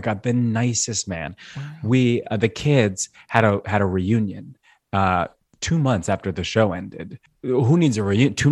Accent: Long Island, New York, United States; accent: Long Island; also born or lived in Brooklyn; No, I love it. That's my home accent.

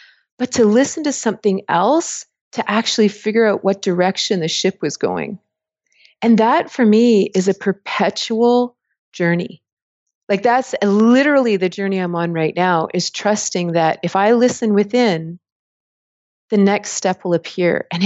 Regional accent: Toronto, Ontario, Canada; I grew up in Toronto, went to Waterloo, studied math.

